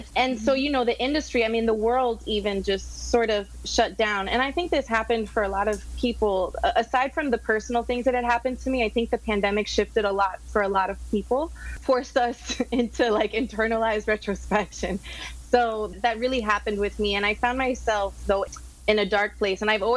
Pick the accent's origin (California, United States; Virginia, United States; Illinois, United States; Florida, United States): Florida, United States; Miami; I'm from Miami and born and raised here.